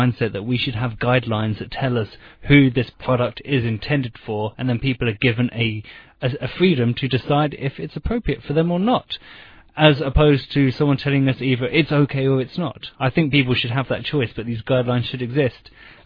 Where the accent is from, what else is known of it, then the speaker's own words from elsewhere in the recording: United Kingdom; now in China; We both know I'm from the United Kingdom, so I'm going to have a very obvious opinion of what I personally believe is right, which is going to be the system I grew up in.